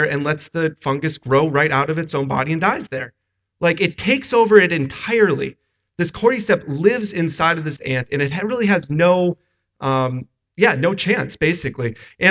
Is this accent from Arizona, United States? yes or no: yes; Arizona, United States; In Arizona, I grew up in Arizona and we had a swimming pool